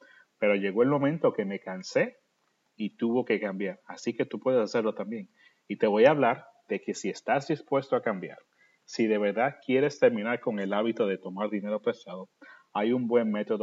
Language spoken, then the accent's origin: Spanish; United States; como americanos, como país, nos hemos estado acostumbrando tanto a usar las deudas para pagar por lo que no podemos pagar